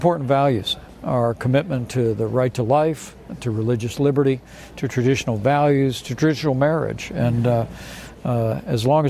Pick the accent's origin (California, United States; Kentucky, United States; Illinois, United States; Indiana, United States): Indiana, United States; You know, I come from Indiana, big farm country